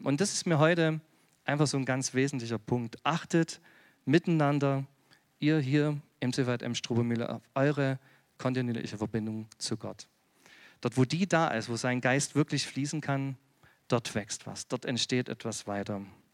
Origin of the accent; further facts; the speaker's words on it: Chemnitz, Saxony, Germany; Ich komme aus Chemnitz-Rabenstein ursprünglich.